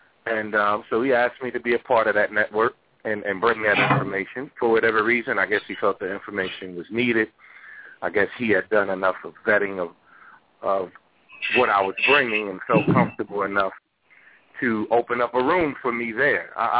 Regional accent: New York City, New York, United States; I grew up clashing. I'm from New York, from Harlem. I grew up with slap boxing.

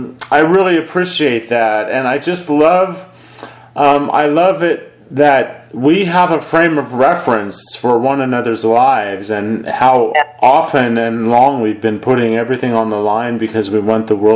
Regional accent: Arizona, United States; No, I grew up in Arizona.

